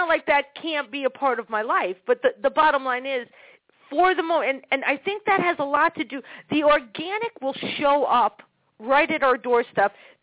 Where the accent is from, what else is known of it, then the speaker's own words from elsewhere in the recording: Brooklyn, New York, United States; my family, we didn't hit in my family. We're Jews from Brooklyn, New York. We scream.